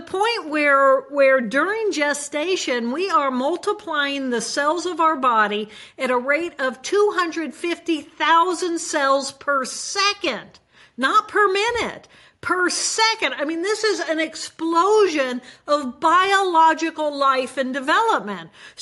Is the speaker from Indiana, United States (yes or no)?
yes; Indiana, United States; And I'm from Indiana and that's why I'm focused on basketball, because that's what we do here.